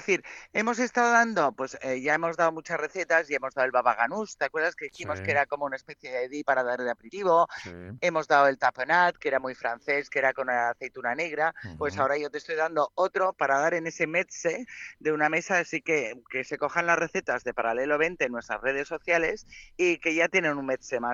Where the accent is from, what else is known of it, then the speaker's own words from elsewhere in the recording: Madrid, Community of Madrid, Spain; Yo soy más paletada, soy más de Madrid, ya. De menos gente, que somos 6 millones.